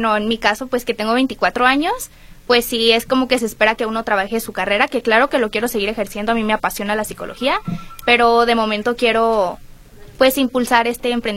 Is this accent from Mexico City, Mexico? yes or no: no; Jalisco, Mexico; Sí, soy de Jalisco, orgullosamente.